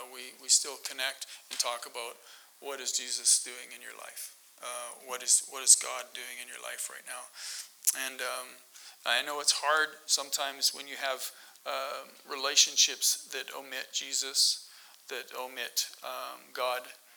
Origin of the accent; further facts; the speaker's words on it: Calgary, Alberta, Canada; Me personally, growing up in Calgary, I decided I'd go find some trees for school instead of going to Saskatchewan